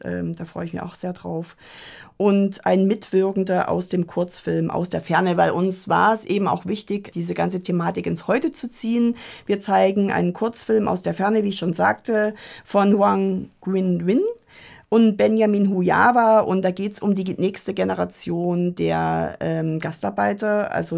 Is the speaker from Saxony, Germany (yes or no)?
yes; Saxony, Germany; Ich bin in der DDR aufgewachsen in Sachsen